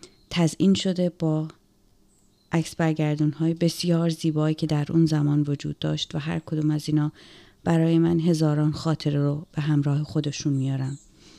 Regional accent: Qom, Iran; born there; البته من در قم به دنیا آمدم به خاطر این که در حالی که مادر و پدرم داشتن از تهران به اصفهان می اومدن

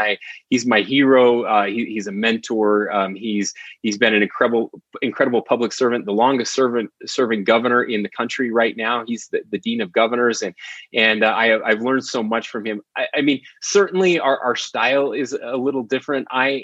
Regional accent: Utah, United States; we needed to come back to the farms where we grew up in San Pete County, both of us, and to raise our kids here.

